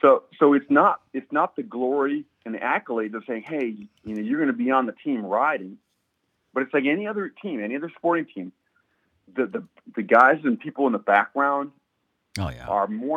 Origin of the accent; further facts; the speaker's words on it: Wisconsin, United States; I felt like it was time to bring it to my home state. And I thought we were primed and ready to do it. And I tell you what, I'm still a little bit in awe of how Wisconsin has turned out.